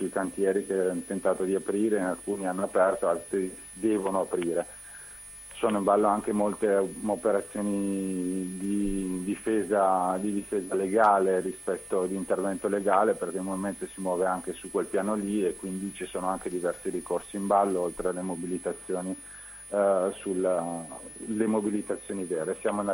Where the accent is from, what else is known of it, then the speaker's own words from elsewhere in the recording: Turin, Piedmont, Italy; now in Genoa, Italy; anche prima che io arrivassi a Genova, perché io sono torinese